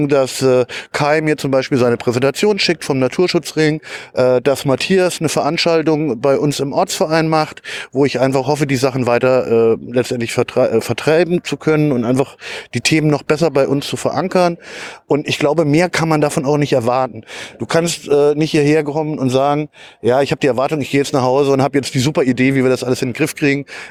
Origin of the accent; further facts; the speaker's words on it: Hesse, Germany; in meiner Heimat in Hessen